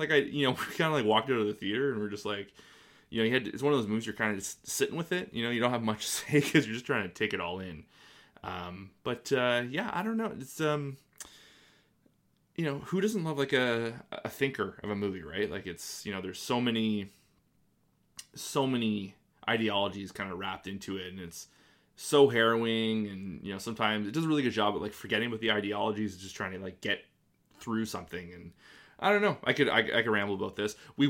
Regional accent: Canada; I'm not, you know, I'm not American. I'm just an observer of, you know, kind of the politics in that country. And, you know, Canada's not like wholly different

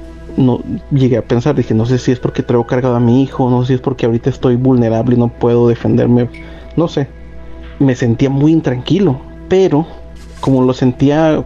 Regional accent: Frontera, Coahuila, Mexico; Soy de Frontera, Coahuila.

